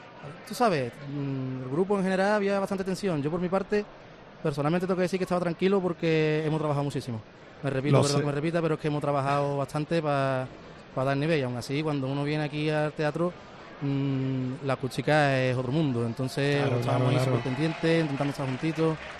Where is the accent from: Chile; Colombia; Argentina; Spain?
Spain; Puerto Real, Andalusia; la villa, me llaman, de Puerto Real, y el segunda también de Puerto Real, y el uno de los guitarras, somos tres de Puerto Real